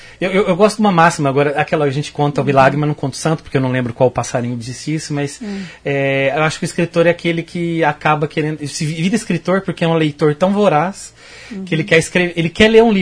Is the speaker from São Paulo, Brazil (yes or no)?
no; Maringá, Paraná, Brazil; now in Londrina, Brazil; Morei aqui muitos anos, nasci em Londrina, me criei a vida toda em Maringá, fiz o EM, fiz mestrado, fiz graduação, mestrado, vida profissional aqui, amigos, família, e recentemente me mudei para Londrina